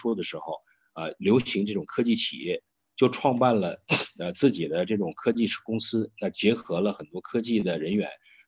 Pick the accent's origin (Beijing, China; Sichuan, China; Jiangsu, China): Beijing, China; 那我是从小生活在中国北方城市，出生在北京。